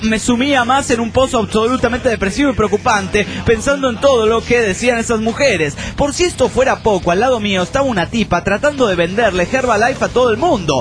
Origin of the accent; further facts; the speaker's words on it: La Gallareta, Santa Fe, Argentina; de La Gallareta, Santa Fe, República Argentina.